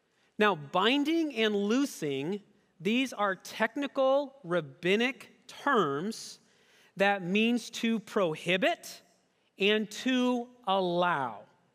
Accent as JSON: {"language": "English", "region": "Michigan", "country": "United States", "moved": "as an adult", "said": "My family and I came from West Michigan."}